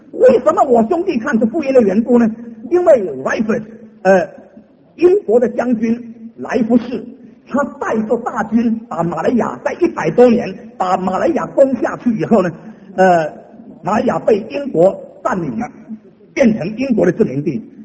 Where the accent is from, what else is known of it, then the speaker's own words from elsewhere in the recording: Singapore; 新加坡，我本身是新加坡人，所以我对新加坡很熟悉。